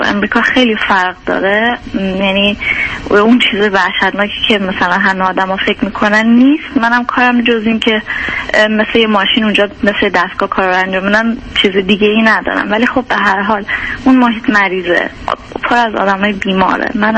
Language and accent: Persian; Iran; moved away as an adult; now in Europe; من 26 سالم از اروپا باهاتون تماس میگیرم. 4 سال پیش من از ایران تنهایی اومدم اروپا، بعد اینجا پناهنده شدم و جواب پناهندگیم اومد.